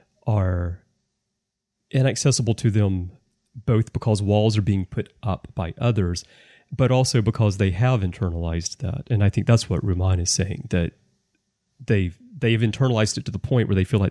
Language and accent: English; United States; now in Japan; So like for me, I've lived 20 years in Japan. And I'm American, I'm white, and, you know, my Japanese is not the best.